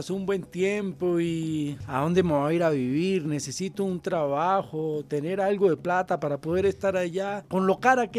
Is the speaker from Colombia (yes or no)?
yes; Quibdó, Chocó, Colombia; no puedo dejar de sentir una nostalgia enorme por mi tierra. Extraño mucho Quibdó.